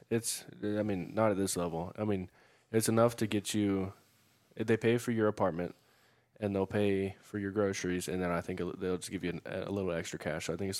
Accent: Lexington, Kentucky, United States; born there; one, I was born in Lexington, and my sister still lives in Lexington

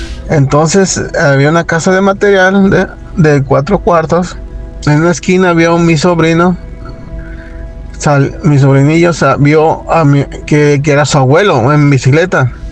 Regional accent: Tijuana, Baja California, Mexico; yo vengo de Tijuana, pero Vero nací en San Luis Potosí.

